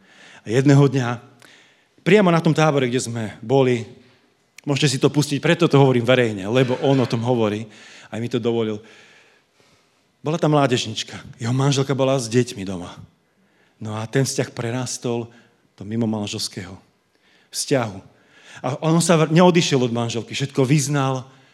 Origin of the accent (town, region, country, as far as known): Bratislava, Bratislava Region, Slovakia